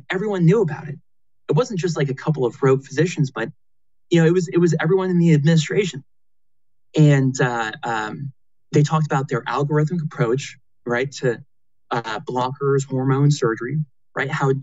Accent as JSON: {"language": "English", "region": "Florida", "country": "United States", "tie": "born or raised there", "said": "I grew up in Florida, got a brother and a sister, two parents, very close with all of them."}